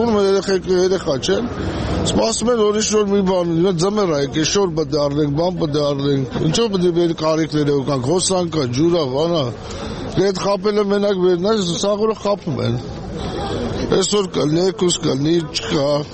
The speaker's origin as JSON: {"language": "Armenian", "country": "Armenia", "tie": "born there", "said": "ես Հայաստանի Հանրապետությունում եմ ծնվել"}